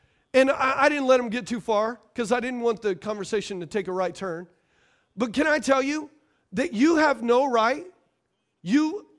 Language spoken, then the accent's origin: English; Louisiana, United States; They blamed it on the fact that I was from Louisiana.